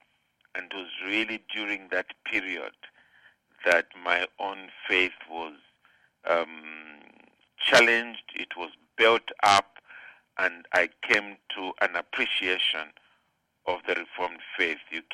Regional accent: Zambia; I grew up in Zambia.

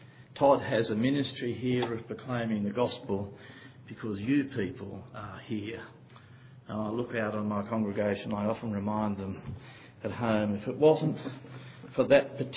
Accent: Australia; accent: Australian; I hope you understand my Australian accent. I was born with it.

